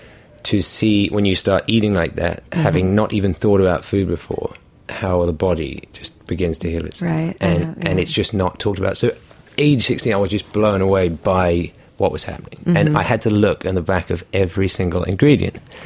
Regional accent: South of England, United Kingdom; I grew up all over the south of England. We used to hop around, but my mum had a tea room in the Cotswolds and used to run bed and breakfasts.

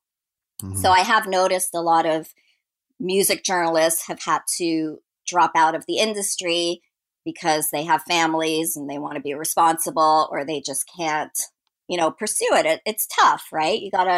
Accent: Toronto, Ontario, Canada; we're both from Toronto.

